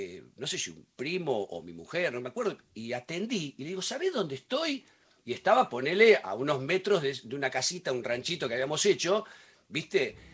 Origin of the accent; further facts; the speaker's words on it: Buenos Aires, Argentina; Yo soy de Aedo, ¿no? Y de provincia de Buenos Aires. Y yo cuento siempre que como no soy un pendejito, viste, tengo 55